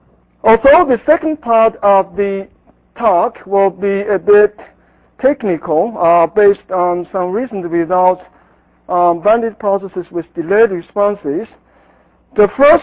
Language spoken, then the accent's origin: English; Canada; So being the Canadian in this workshop, I may take a little bit of a more conservative approach.